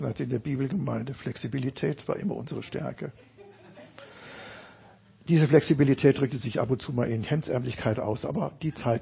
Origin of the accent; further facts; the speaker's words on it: Baden-Württemberg, Germany; ich bin in der Rheinebene groß geworden